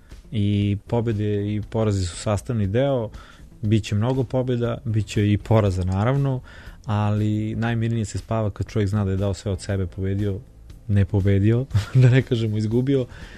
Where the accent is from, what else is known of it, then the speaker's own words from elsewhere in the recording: Smederevo, Šumadija and Western Serbia, Serbia; now in Belgrade, Serbia; ja sam inače rodom, mislim, mi smo inače rodom iz Smedra, doselio sam se u Beograd